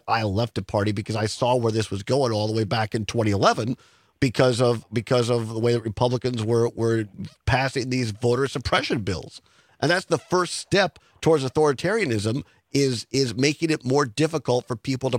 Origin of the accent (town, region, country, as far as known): Richland Center, Wisconsin, United States; born or raised there